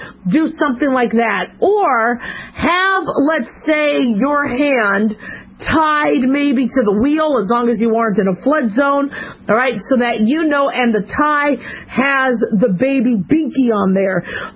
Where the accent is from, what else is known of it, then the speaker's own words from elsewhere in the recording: Arizona, United States; Listen, I grew up in Arizona.